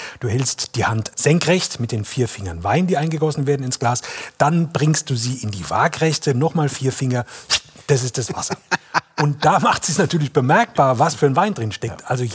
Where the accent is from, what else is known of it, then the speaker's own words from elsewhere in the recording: Electoral Palatinate (Kurpfalz), Germany; born there; now in Palatinate, Germany; also ich bin geborener Kurpfälzer, wohnhafter Pfälzer.